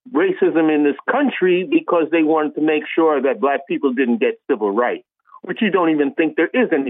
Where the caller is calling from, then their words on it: Harlem, New York, United States; I'm calling from Harlem, New York.